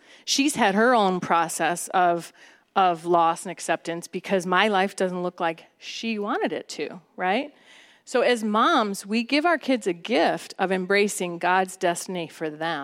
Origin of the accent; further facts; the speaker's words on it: Cleveland, Ohio, United States; I mean, it's not that I grew up in Cleveland, Ohio, so it was very different than snow day